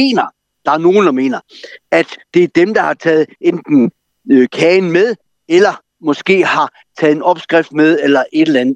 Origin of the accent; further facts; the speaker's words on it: Jutland, Denmark; altså, jeg er jo jyde, men jeg arbejdede på Fyn på det her tidspunkt